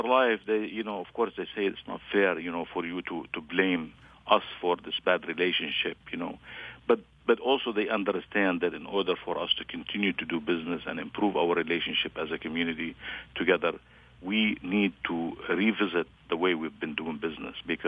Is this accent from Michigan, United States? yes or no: yes; Michigan, United States; When we're traveling overseas, they ask us, where are you from? We tell them we're from Michigan.